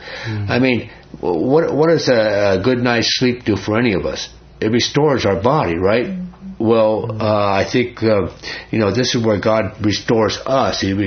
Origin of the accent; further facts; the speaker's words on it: New York, United States; I mean, I'm from New York. I don't know anything about it.